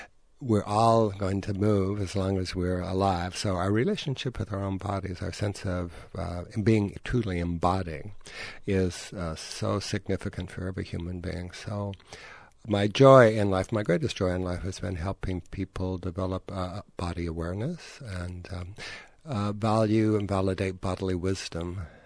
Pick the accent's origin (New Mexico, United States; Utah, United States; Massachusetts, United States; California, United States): Utah, United States; Salt Lake City; I grew up in Salt Lake City, and we saw a film, and there was Fred Astaire tap dancing.